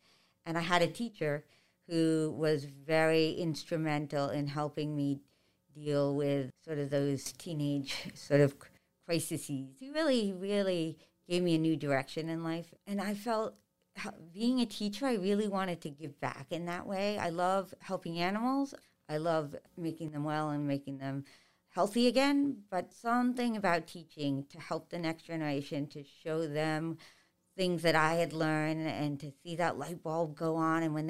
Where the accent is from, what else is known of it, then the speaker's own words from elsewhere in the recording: Long Island, New York, United States; So I am a native New Yorker. I grew up on Long Island.